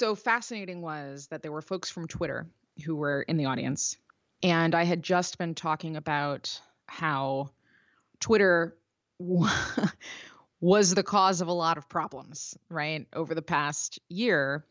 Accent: Chicago, Illinois, United States; like I'm from Chicago. So the Chicago Tribune, you know, and the, what used to be called the Hammond Times had all of these sort of smaller micro editions that would go out to different local communities.

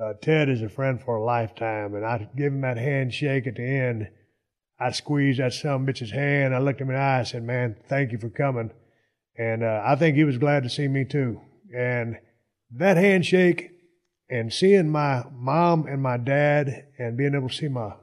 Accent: Texas, United States; I love Texas. I'm born and raised in Texas. Right now I'm living in California for a spell

